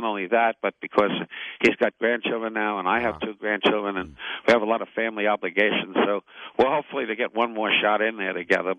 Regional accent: New York, United States; He's from the Midwest, and I'm from New York.

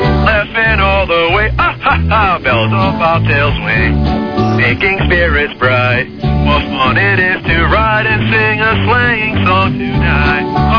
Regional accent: New Jersey, United States; I'm from South Jersey, just outside of Philadelphia.

